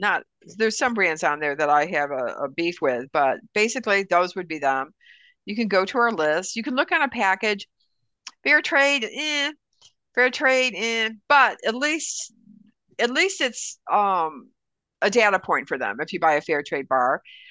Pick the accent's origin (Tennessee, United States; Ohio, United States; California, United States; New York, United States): California, United States; Sorry, I keep calling patrol because I'm from California.